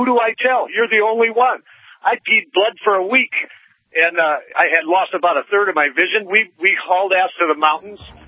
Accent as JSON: {"language": "English", "country": "United States", "said": "I'm as American as they come, from my grandfather, Clarence, on down."}